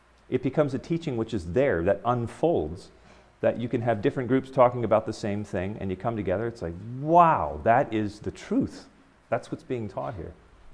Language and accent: English; United States; I grew up in the States.